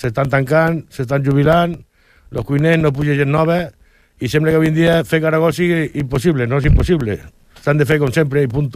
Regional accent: Lleida, Catalonia, Spain; Sí, sí, som gent de Lleida, sí.

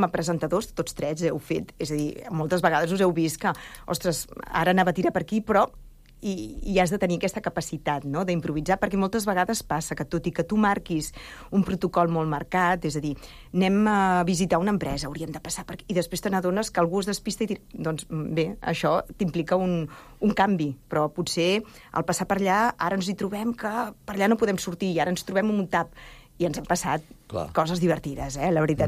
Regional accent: Sant Cugat del Vallès, Catalonia, Spain; born there; Jo sóc nascuda a Sant Cugat.

